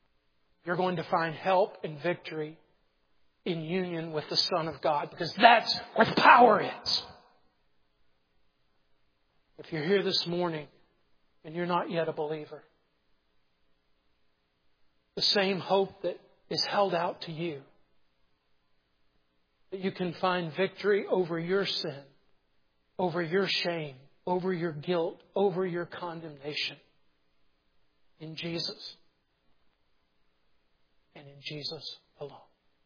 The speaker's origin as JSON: {"language": "English", "region": "South Carolina", "country": "United States", "said": "He called me a hillbilly. hillbilly because I'm from South Carolina."}